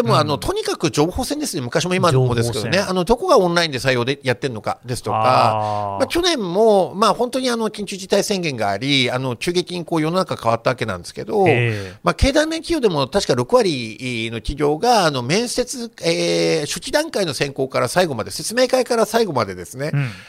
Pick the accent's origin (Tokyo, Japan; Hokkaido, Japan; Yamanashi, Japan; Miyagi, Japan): Hokkaido, Japan; まあ、例えばそうだね、僕の地元の北海道